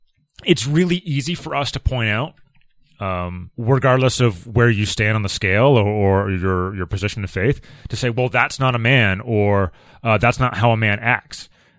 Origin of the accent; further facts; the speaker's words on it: Canada; I know we're Canadian and all that stuff